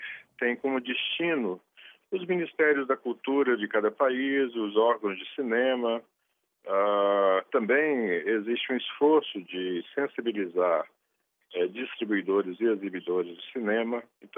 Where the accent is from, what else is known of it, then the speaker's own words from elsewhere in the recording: Brazil; Eu, como brasileiro, posso falar com tranquilidade